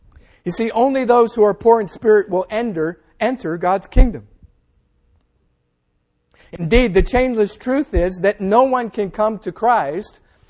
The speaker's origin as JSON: {"language": "English", "region": "Massachusetts", "country": "United States", "tie": "born or raised there", "said": "When we were growing up in Massachusetts, our church had an outdoor concert."}